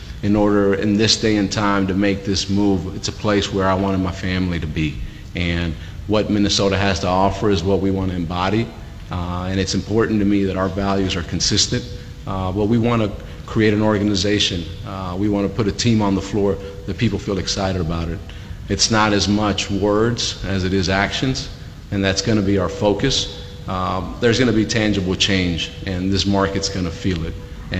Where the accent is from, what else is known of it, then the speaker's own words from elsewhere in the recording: Bogota, Bogotá, Colombia; English is a second language; now in United States; I'm an immigrant from Bogota, Colombia.